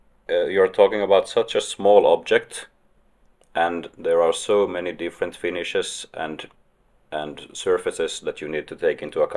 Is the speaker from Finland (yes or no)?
yes; Helsinki, Uusimaa, Finland; I'm a photographer from Helsinki, Finland.